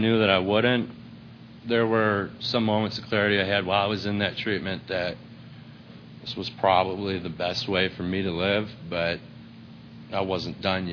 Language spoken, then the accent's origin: English; Illinois, United States; I grew up outside Chicago. A really normal, great childhood.